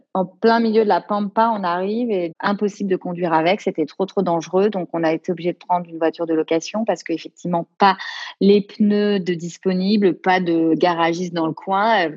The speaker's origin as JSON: {"language": "French", "town": "Miami", "region": "Florida", "country": "United States", "said": "Mais vous venez d'où ? Bah, on vient de Miami."}